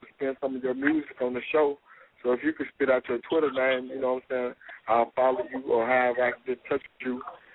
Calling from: Little Rock, Arkansas, United States; Say out of Little Rock, Arkansas.

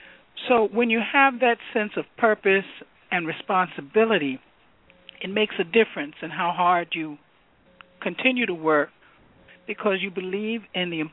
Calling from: Brooklyn, New York, United States; I'm calling from Brooklyn, New York.

